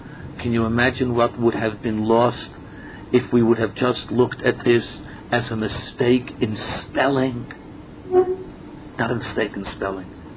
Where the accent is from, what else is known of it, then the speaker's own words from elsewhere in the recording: United States; But I listen, I'm an American Boy Scout, so you go through a forest.